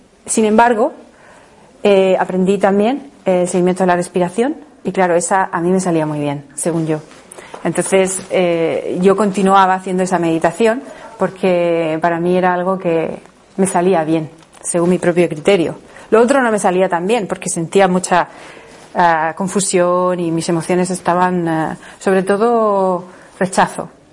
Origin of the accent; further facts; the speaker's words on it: Murcia, Region of Murcia, Spain; also born or lived in England; vivía en Inglaterra, yo soy de Murcia, y bueno, necesitaba salir de mi contexto